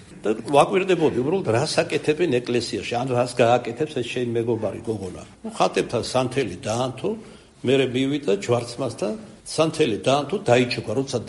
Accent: Rustavi, Kvemo Kartli, Georgia; მე მუშათა ოჯახიდან ვიყავი, დედა იყო დიასახლისი, мама მეტალურგიულში მუშაობდა, რუსავში ცხოვრობდით

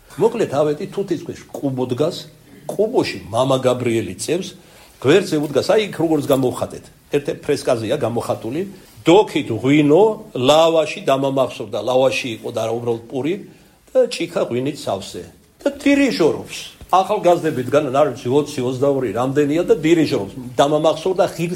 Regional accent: Kartli, Georgia; ქართლელი ვარ მაგრამ როცა საჭიროა მეგრელზე ჩქარავ ლაპარაკო

